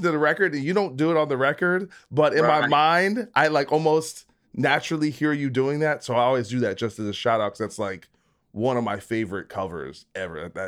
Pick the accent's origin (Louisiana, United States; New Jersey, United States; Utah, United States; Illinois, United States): New Jersey, United States; I'm from Jersey.